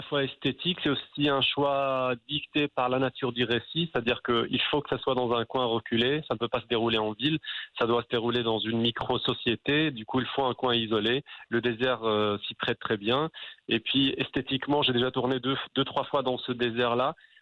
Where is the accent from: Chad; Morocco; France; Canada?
Morocco; Marrakesh, Marrakesh-Safi; Je suis non seulement enfant du pays, mais moi, je suis enfant du pays. J'habite à Marrakech